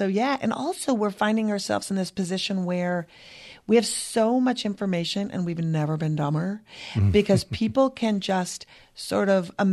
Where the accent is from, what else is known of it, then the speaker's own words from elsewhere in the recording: Minnesota, United States; I'm from Minnesota, which is an incredible state for bringing in refugees.